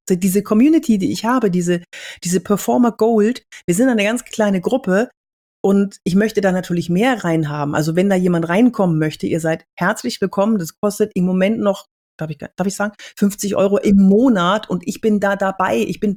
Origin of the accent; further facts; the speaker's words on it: Cologne, North Rhine-Westphalia, Germany; Ich war in Düsseldorf und ich komme aus Köln.